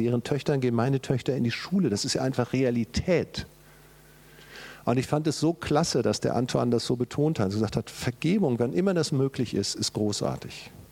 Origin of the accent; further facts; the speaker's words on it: Germany; Und ich sitze da als Deutscher und denke, Mann, ist der schlau.